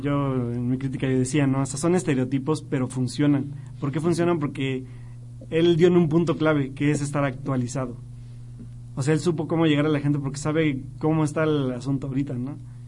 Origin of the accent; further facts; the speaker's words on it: Mexico; nosotros que somos bien mexicanos